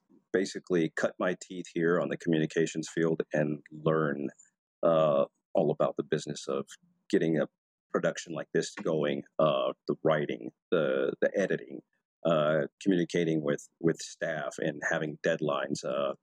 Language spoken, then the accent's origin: English; Texas, United States; Right now I'm kind of doing a few little volunteer projects in my hometown with Veterans Committee here, and I'm always active in tapping into their outreach. Like I get emails from the Texas state here